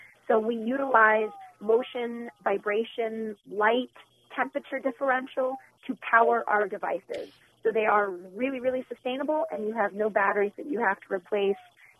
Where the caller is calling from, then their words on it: Virginia, United States; Although I'm calling from Virginia